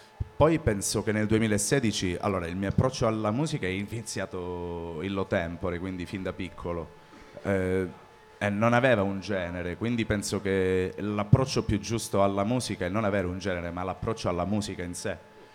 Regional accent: Calabria, Italy; perché io sono calabrese, per chi non fosse calabrese e per chi non fosse stricato prima, anche per l'accento, in ogni caso non sono di Bolzano, si può sentire.

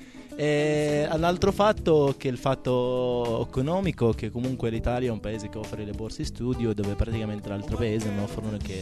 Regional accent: Northern District, Israel; Italian is a second language; vengo da un paese, diciamo in provincia di Nazareth, studio medicina.

